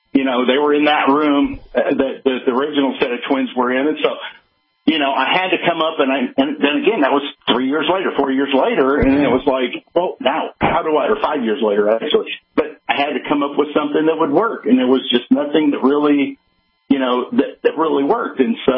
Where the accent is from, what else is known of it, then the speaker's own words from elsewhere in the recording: United States; I'm an American. I build stuff that lasts a long, long time.